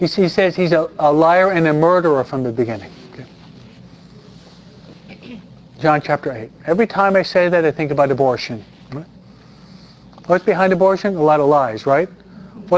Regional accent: East Coast, United States; I'm from the East Coast.

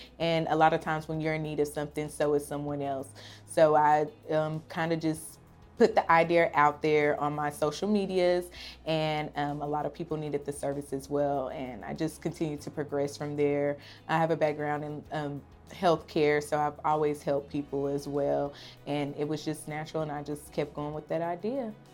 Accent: Tulsa, Oklahoma, United States; I am born and raised in Tulsa. I'm a Tulsa native.

